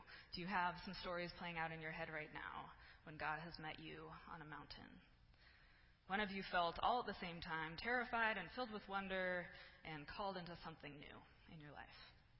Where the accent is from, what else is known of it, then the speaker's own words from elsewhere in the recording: California, United States; I grew up among mountains. Our house was kind of in the middle of these California foothills.